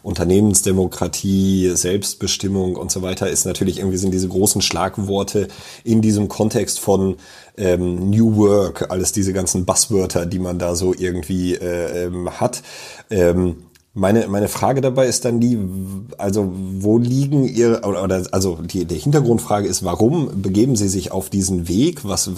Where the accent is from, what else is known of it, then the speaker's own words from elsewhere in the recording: North Rhine-Westphalia, Germany; kommen wir tatsächlich aus dem Sauerland und zwar relativ nah beieinander sogar